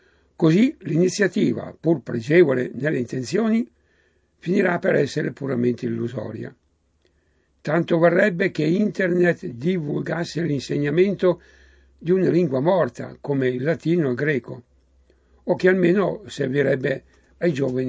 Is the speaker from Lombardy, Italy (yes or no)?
yes; Milan, Lombardy, Italy; Io sono milanese non più giovane, non allenata a parlare il mio dialetto, perché ai miei tempi i nostri genitori preferivano farci parlare italiano